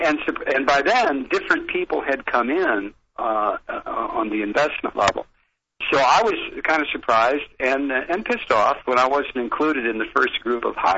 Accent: United States; because I'm an American, I love my country

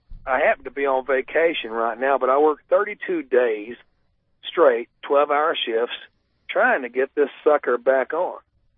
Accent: Texas, United States; born there; I was born here in Texas

